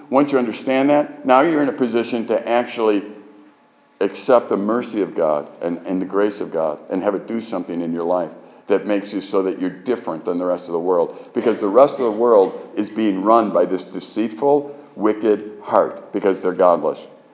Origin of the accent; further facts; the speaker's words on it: Chicago, Illinois, United States; Now, I grew up in Chicago, and I hate driving down there.